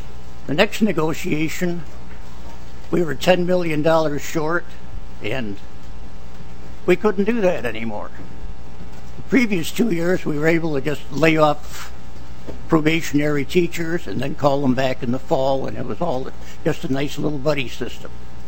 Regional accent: Rochester, United States; from Rochester

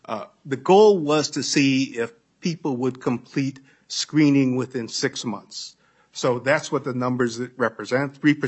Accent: Minnesota, United States; As a Minnesotan, I actually think we should all be proud of the fact that we have two National Cancer Institute designated comprehensive cancer centers. For a state of our size

